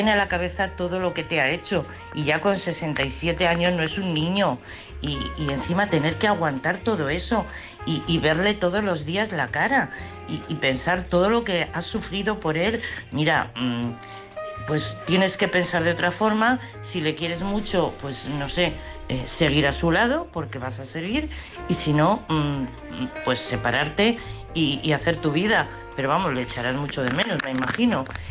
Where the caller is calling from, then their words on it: Madrid, Community of Madrid, Spain; de Madrid.